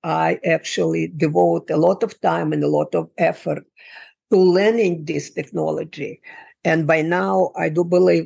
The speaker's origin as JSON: {"language": "English", "region": "Moscow", "country": "Russia", "moved": "as an adult", "lives_now": "United States", "said": "Well, I came to United States from Moscow. I had a happy life, defended my PhD, had a wonderful job, beautiful apartment, and everything was just great."}